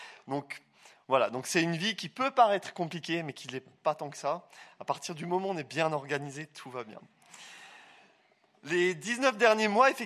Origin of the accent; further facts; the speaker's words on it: France; now in Switzerland; moi, en tant que Français qui servait en Suisse